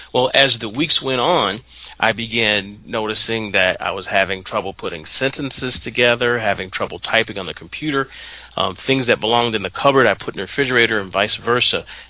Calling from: Ann Arbor, Michigan, United States; I am calling from my home just outside of Ann Arbor, Michigan

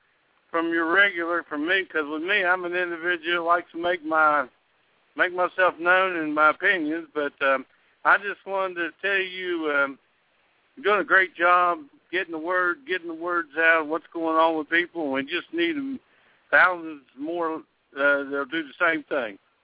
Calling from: West Virginia, United States; Oh, I'm the pest from West Virginia.

